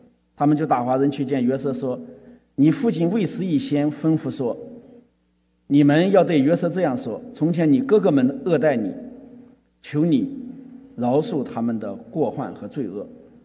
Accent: China; 但是我们中国人的价值观呢是重结果不重过程。

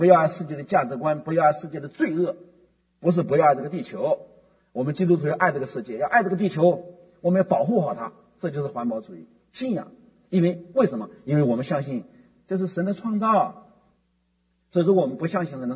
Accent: China; 我想我们中国人都以吃外国东西为荣

